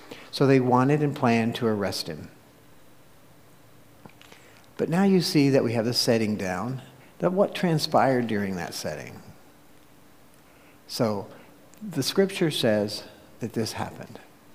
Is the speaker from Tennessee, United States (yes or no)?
yes; Tennessee, United States; I know that I hail from Tennessee. And you live in Texas